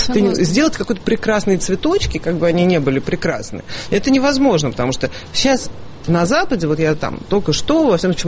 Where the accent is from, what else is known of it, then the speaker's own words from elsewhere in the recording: Russia; Да, я из России